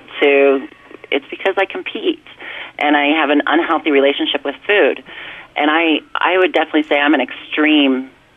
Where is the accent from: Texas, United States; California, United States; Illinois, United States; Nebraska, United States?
Nebraska, United States; Hey, I was raised in Nebraska. I can bowl a mean, like, 70.